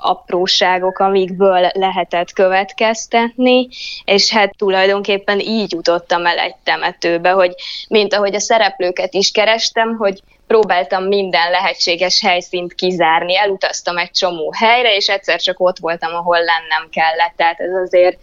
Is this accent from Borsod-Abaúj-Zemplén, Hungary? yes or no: no; Balassagyarmat, Nógrád, Hungary; born there; Balassa gyarmati születésű vagyok